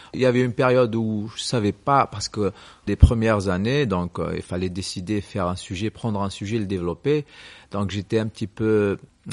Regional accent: Kabylie, Algeria; born there; c'est là où je suis né. Donc, je viens de Kabylie.

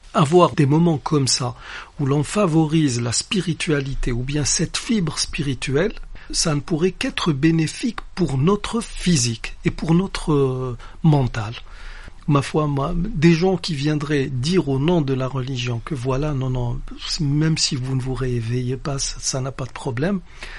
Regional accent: Algeria; en tant qu'Algérien

